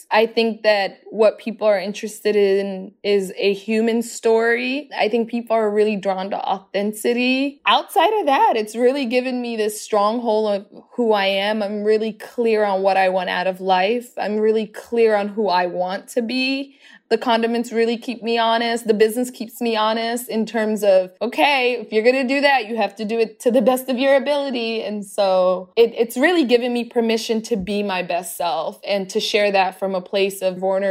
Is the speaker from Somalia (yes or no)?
yes; Somalia; also born or lived in South Africa; When I picture growing up in Somalia, I think of Lido Beach, which is on the Indian Ocean in Somalia.